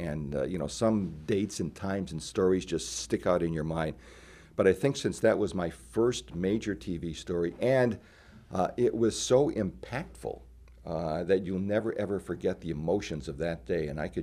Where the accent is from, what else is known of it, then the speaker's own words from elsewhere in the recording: Massachusetts, United States; But I'm from Western Massachusetts. My wife's from Western Massachusetts. Our family is here.